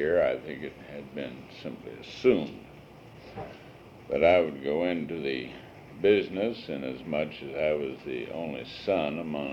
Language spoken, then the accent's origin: English; Des Moines, Iowa, United States; also born or lived in Guthrie Center; born in July 1910. On a farm west of Guthrie Center, north and west of Guthrie Center, Iowa. We, as a family, I was the only child at that time, moved to Des Moines